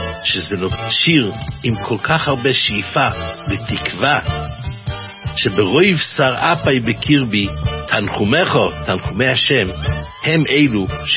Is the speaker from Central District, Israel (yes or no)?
no; Jerusalem, Jerusalem District, Israel; בילדותי גדלתי בשערי חסד